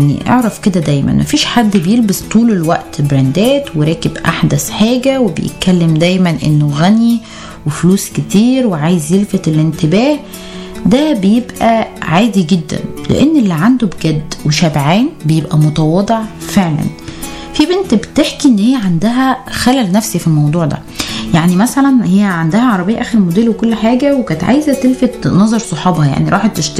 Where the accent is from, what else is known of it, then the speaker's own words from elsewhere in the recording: Egypt; انا طول الوقت انا مش من هنا، انا اجنبية عشان انا فظيعة في اللغة، يعني انا اصلا مصري واهلي مصريين.